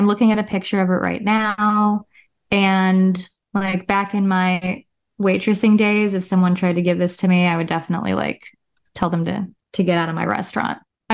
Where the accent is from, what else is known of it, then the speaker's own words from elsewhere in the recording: Chicago, Illinois, United States; I'm from Chicago.